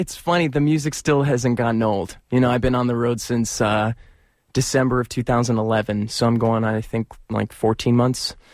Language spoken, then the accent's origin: English; Chicago, Illinois, United States; And I'm originally from Chicago, so it was playing there.